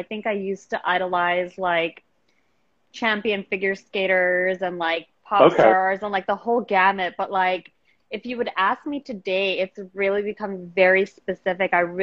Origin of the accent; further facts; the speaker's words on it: New York, United States; being a Muslim, being a New Yorker, having grown up during 9/11.